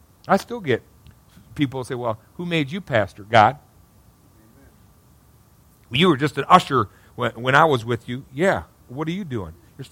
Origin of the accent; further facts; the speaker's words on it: Midwest, United States; I got that broken English because I'm from the Midwest.